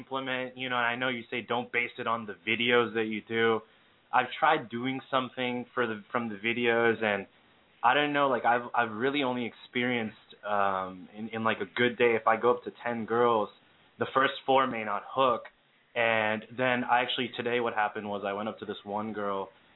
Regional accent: Turkey; I'm actually from Turkey. I'm part brown, so not too brown.

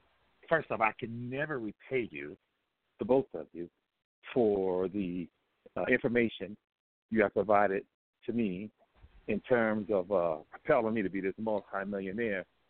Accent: Michigan, United States; I'm originally from Michigan

